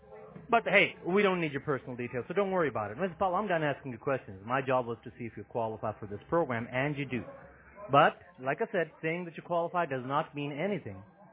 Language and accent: English; West Palm Beach, Florida, United States; actually I'm from West Palm Beach.